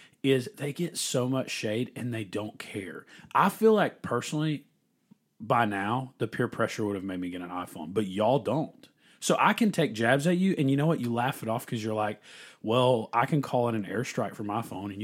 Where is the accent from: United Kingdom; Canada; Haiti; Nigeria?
United Kingdom; Scotland; I'm Scottish